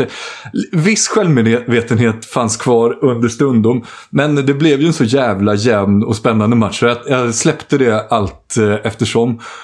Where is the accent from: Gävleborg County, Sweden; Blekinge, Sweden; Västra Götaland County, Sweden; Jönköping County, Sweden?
Jönköping County, Sweden; Jönköping; jag var hemma i Jönköping egentligen för att begrava farfar då